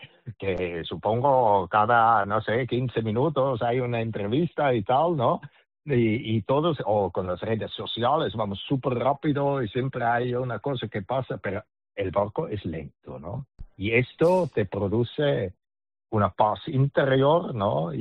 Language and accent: Spanish; Switzerland; now in Barcelona, Spain; yo llevo viviendo 35 años ya en Barcelona, por lo tanto ya me siento mucho más español que suizo